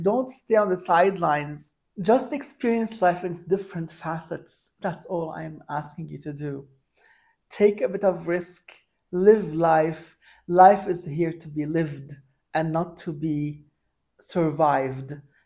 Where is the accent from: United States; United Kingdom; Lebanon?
Lebanon; he's like, where are you from? I'm from Lebanon, yada, yada.